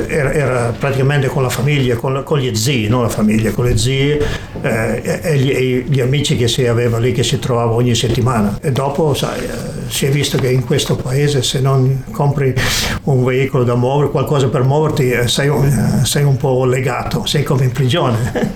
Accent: Piedmont, Italy; accent: Piedmontese; son tornato indietro col mio dialetto, invece di parlare italiano si parlava il dialetto piemontese.

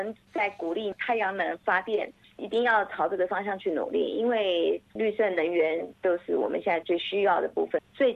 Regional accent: Taiwan; now in Brisbane, Australia; 我是从1991年从台湾移民到布里斯本来的，在这里念书，然后现在我在高中小学里头教日文跟中文。

